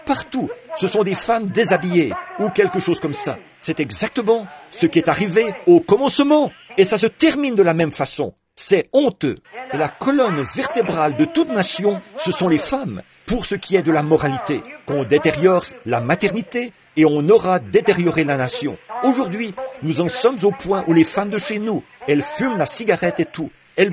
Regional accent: United States; Bon, ici, je suis américain, et vous le savez.

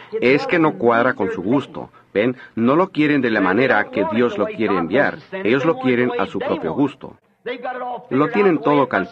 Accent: Arizona, United States; Yo soy de Arizona.

